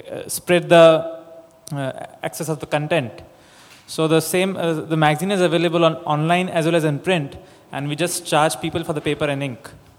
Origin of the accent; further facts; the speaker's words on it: India; from India.